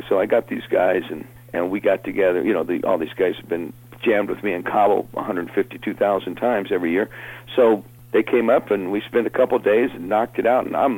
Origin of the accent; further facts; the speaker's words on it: United States; and here I'm an American guy, and we're at war